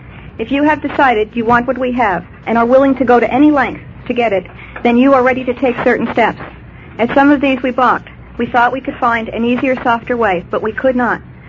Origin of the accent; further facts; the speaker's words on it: Irvine, California, United States; I'm from Irvine, California, and my sobriety date is 9/27/77.